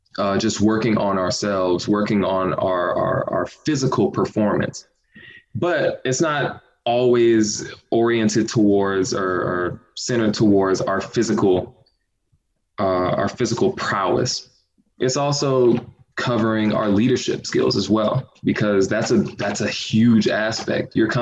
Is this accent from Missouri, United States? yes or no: no; Miami Gardens, Florida, United States; coming from high school, people respected my high school band. I came from Carroll City, by the way